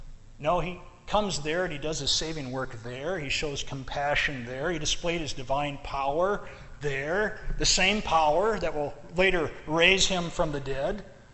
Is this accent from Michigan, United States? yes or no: no; Aberdeen, South Dakota, United States; I once knew a man in my hometown, Aberdeen, South Dakota.